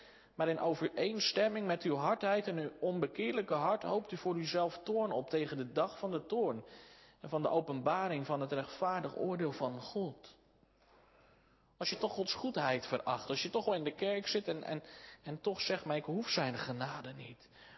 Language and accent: Dutch; Soest, Utrecht, Netherlands; ik ben zelf opgegroeid in Soest en dominee Verkoten was vroeger onze predikant.